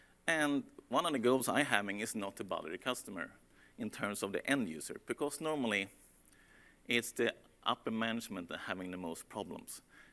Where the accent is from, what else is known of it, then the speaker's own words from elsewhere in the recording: Stockholm, Stockholm County, Sweden; English is a second language; As I said, I'm from Stockholm.